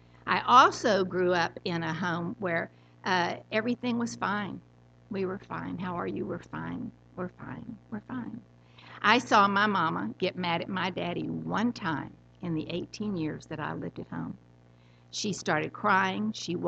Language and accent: English; Midland, Texas, United States; born there; I was born in Midland, Texas. That was great, you know. Not really.